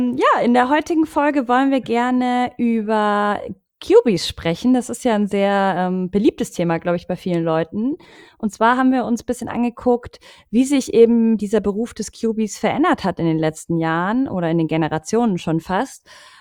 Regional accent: Munich, Bavaria, Germany; ich bin ja aus München, aus dem Raum

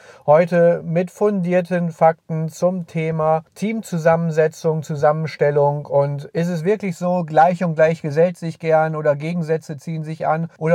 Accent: North Rhine-Westphalia, Germany; Bei uns im Ruhrgebiet oder am Niederrhein, wo ich bin

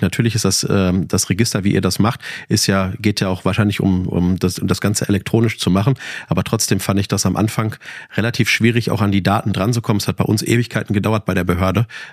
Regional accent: Witten, North Rhine-Westphalia, Germany; Ich komme aus Witten.

